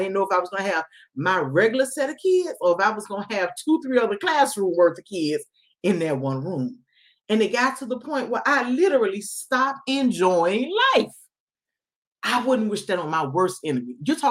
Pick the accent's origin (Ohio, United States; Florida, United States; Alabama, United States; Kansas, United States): Florida, United States; Miami; I am born and raised from Miami-Dade. Yes, you know, y'all know how to go. Born and raised in Miami-Dade County 305. That's me.